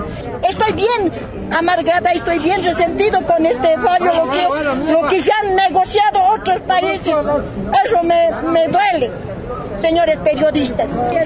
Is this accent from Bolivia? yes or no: yes; Bolivia; Y por eso nosotros como bolivianos protestamos.